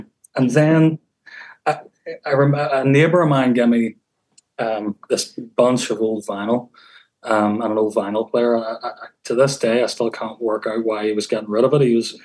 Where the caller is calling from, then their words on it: Belfast, Northern Ireland, United Kingdom; So, I'm here. I'm still based in Belfast.